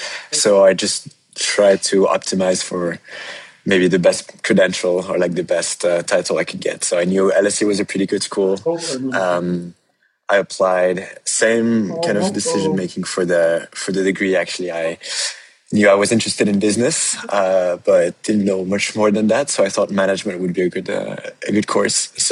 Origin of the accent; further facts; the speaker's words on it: Paris, Île-de-France, France; So I grew up in Paris and spent most of my childhood there.